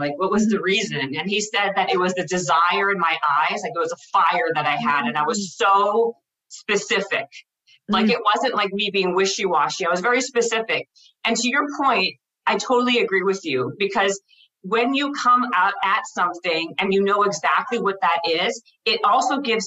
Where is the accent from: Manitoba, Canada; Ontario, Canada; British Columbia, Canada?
Manitoba, Canada; Winnipeg; I'm from Winnipeg, Manitoba. Oh. Like, super cold, like minus 45, crazy.